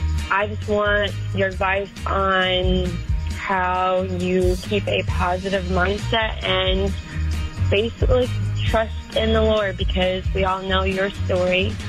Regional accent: Fort Wayne, Indiana, United States; I'm from Fort Wayne, Indiana

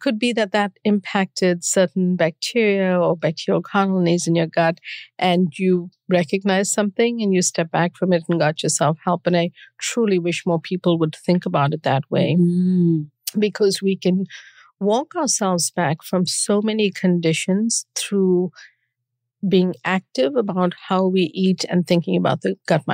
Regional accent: South Africa; moved away as an adult; I grew up during apartheid in South Africa and wow. moved to study here.

